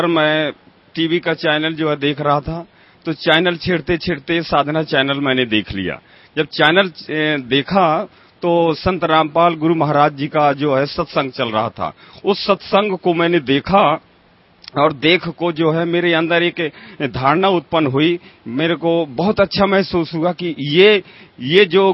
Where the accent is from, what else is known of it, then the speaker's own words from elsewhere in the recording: Satna, Madhya Pradesh, India; मैं सतना जिला एमपी से आया हुआ हूँ, रीवा संभाग है मेरा।